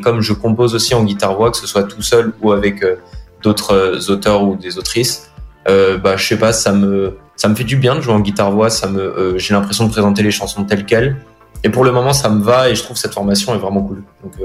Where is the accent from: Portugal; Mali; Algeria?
Portugal; Lisbon; also born or lived in France; j'ai grandi au Portugal. Moi, je suis né en France, mais on est vite retourné habiter au Portugal avec mes parents. J'ai grandi à Lisbonne, ma famille est de Porto.